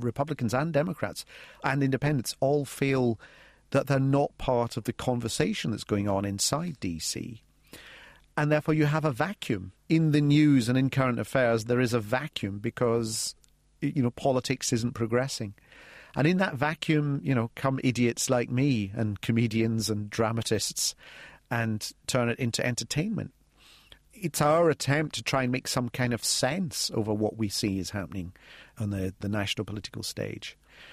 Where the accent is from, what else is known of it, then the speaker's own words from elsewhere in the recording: Scotland, United Kingdom; And because I'm Scottish, people seem to imagine, therefore, that all the anger and the aggression and the rage comes from me, and are then surprised when I open my mouth and out comes a very un-Scottish accent.